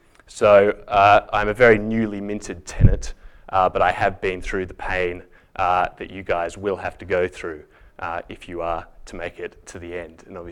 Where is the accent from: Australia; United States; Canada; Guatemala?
Australia; Sydney, New South Wales; moved away as an adult; you'll see that my accent is rounding a little bit since I've been at the bar, but I'm from Sydney originally. And I came over to do the BCL at University College